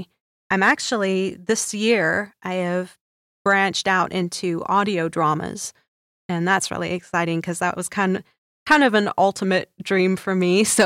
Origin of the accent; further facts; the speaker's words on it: Pennsylvania, United States; now in Michigan, United States; Originally, yeah. But I live in Michigan now.